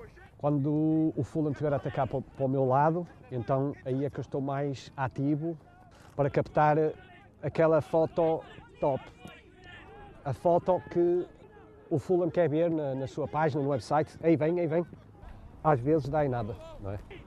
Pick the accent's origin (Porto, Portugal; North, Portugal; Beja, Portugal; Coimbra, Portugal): Porto, Portugal; now in London, United Kingdom; sou natural do Porto, estou em Londres há 25 anos.